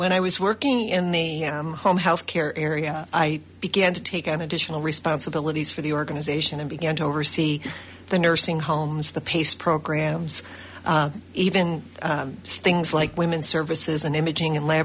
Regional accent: New York, United States; I was born in Western New York and have lived here pretty much my entire life. I had a little short stint in Rochester, but then moved back to the area and have lived here my whole life.

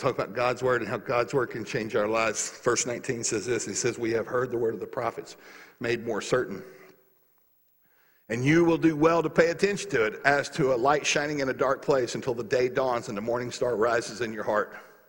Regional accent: the South, United States; now in Seattle, United States; You guys know I come from the South. I claim Seattle's home because they're different.

